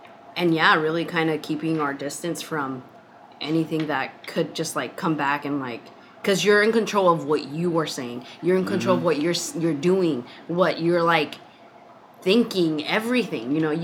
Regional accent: Utah, United States; You know, because I grew up in Utah and I didn't know these things.

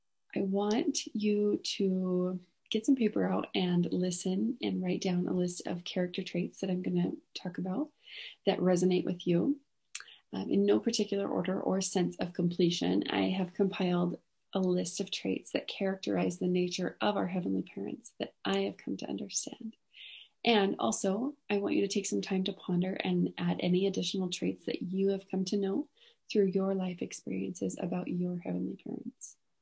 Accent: Boise, Idaho, United States; now in Logan, United States; We live in Logan, Utah, but I'm originally from the Boise, Idaho area.

